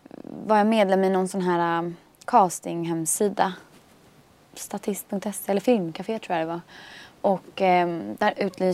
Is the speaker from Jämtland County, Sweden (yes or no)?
no; Stockholm, Stockholm County, Sweden; Jag växte upp i Torsplan.